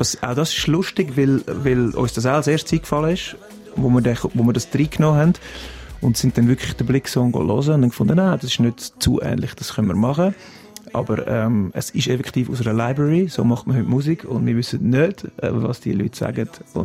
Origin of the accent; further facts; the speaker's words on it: Zurich, Switzerland; Ich bin selber Zürcher